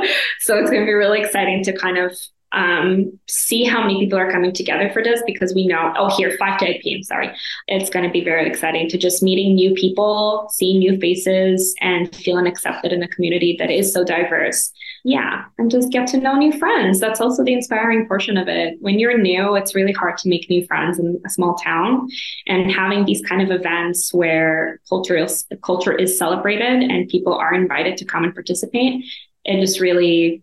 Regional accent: Israel; We're all from different corners of the world. I'm from Israel.

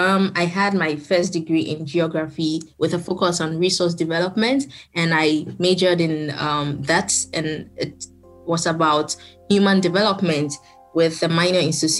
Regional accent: Ghana; moved away as an adult; now in Canada; So in terms of my background, I attended my primary education all through to university, all in Ghana, and I came to Canada in 2018, fall of 2018.

